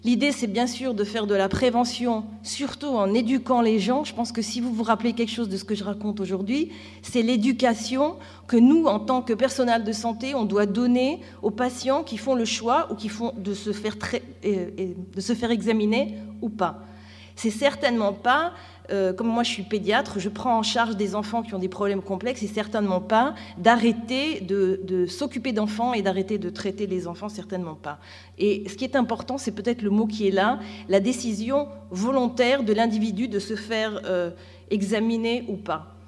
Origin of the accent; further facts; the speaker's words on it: France; now in Israel; J'ai grandi en France et je vis depuis 30 ans en Israël.